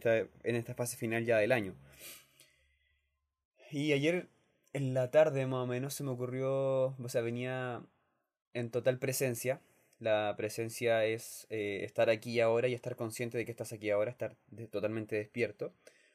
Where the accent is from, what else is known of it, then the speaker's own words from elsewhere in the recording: Chile; Porque me di cuenta que en estas fechas, próximo a fiestas patrias en mi país y próximo al 18 de septiembre y todo eso